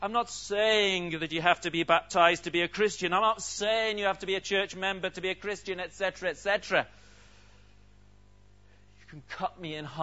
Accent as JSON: {"language": "English", "country": "United Kingdom", "said": "My parents were British. My brothers and sister, they're all British. They've always lived here. I've always lived here."}